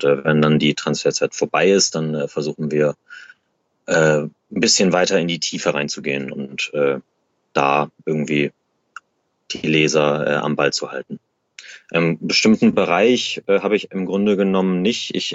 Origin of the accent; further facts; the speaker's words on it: Hamburg, Germany; also born or lived in Kiel; ich komme ursprünglich aus Hamburg, habe aber in Kiel studiert